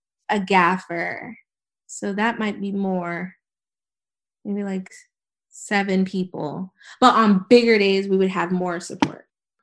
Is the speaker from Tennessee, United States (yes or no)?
no; Georgia, United States; now in New York, United States; Cause like I said, I grew up in Georgia. So when I got to New York, I really didn't know many people.